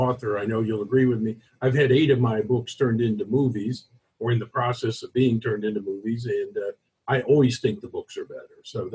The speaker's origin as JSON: {"language": "English", "town": "Tulsa", "region": "Oklahoma", "country": "United States", "tie": "born or raised there", "said": "Well, I grew up here in my hometown, Tulsa, Oklahoma."}